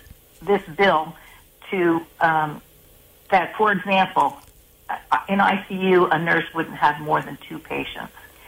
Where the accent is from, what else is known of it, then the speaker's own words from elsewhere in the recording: New Jersey, United States; my home state, New Jersey, your neighboring state, has had this public reporting for about 10 years.